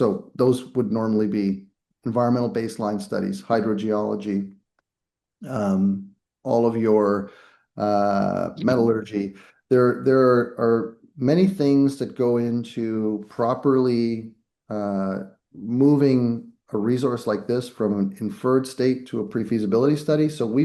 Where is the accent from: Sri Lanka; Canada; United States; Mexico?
Canada; I'm Canadian, so weighing in on U.S. politics isn't popular